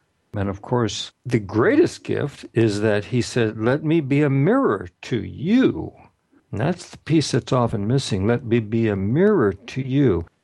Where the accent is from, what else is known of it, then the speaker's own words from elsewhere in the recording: Kansas City, Missouri, United States; also born or lived in Clayton, Missouri; they had a gift shop in a suburb of St. Louis, Missouri, and they bought it when I was about 15. We moved from Kansas City to Clayton, Missouri